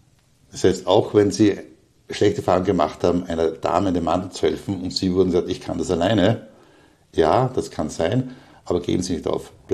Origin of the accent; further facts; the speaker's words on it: Upper Austria, Austria; planen auch von Wien, Niederösterreich wieder in meine alte Heimat Oberösterreich zu gehen